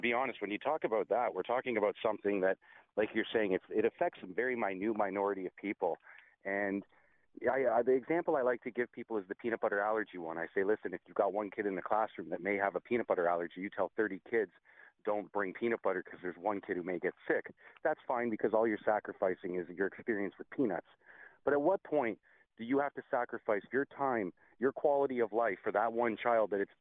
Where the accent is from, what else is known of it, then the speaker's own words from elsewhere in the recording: Canada; as a Canadian